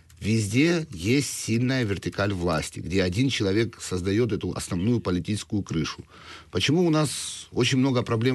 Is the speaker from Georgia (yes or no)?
yes; Georgia; так как я грузин по национальности, я это даже не скрываю, у нас больше этой византийщины всегда, и мы ближе были к Византии всегда